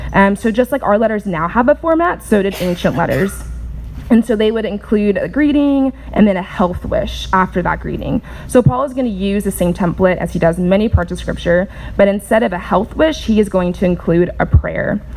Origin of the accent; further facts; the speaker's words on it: California, United States; yes, of course, I was born in California, I went to something called beach camp